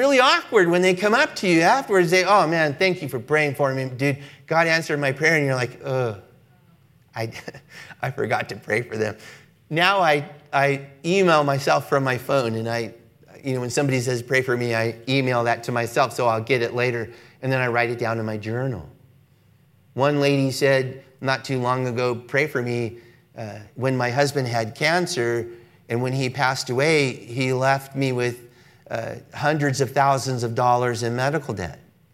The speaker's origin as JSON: {"language": "English", "town": "Los Angeles", "region": "California", "country": "United States", "said": "My wife and I'm from Los Angeles, and so I grew up in very racially mixed environments, and I'm very, very comfortable with racially mixed crowds."}